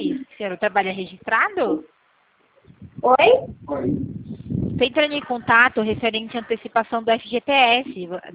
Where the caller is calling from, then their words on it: Itu, São Paulo, Brazil; Eu falo da cidade de Itu, falo da empresa Poupacred, aqui no interior de São Paulo.